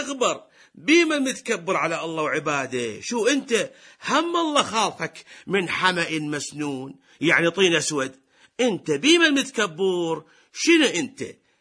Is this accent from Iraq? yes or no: yes; Iraq; انت عراقيين وإحنا عراقيين،